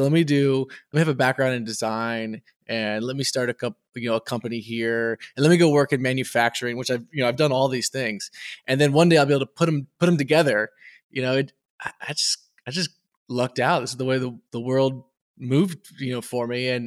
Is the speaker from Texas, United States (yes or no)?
yes; Texas, United States; You know, as a Texan, you can't not wear boots.